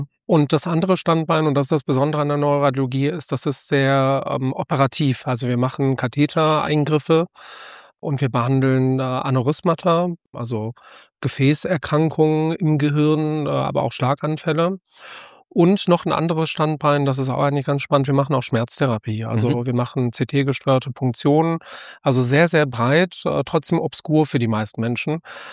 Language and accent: German; Krefeld, North Rhine-Westphalia, Germany; also born or lived in Tehran, Iran; Also ich bin geboren in Teheran. Ja. Dann sind wir 1986 geflohen, meine Mutter mit meinem Bruder und mir, in den Niederrhein, Krefeld. Da bin ich groß geworden, habe dann in Düsseldorf studiert.